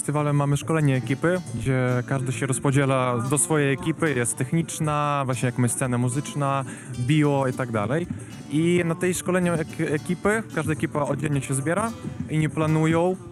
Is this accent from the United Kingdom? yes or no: no; Lviv Oblast, Ukraine; Polish is a second language; now in Poland; Ogólnie to pochodzę z innego kraju i język polski to jest mój drugi język.